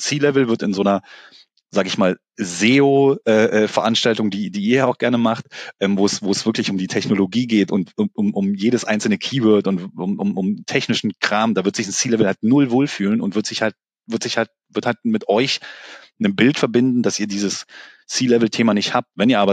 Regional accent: Berlin, Germany; wir kommen beide aus Berlin

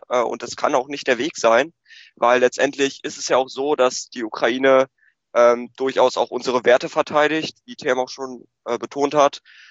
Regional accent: Germany; Auch wir als Deutsche müssen unsere Unterstützung auf jeden Fall weiter hochfahren.

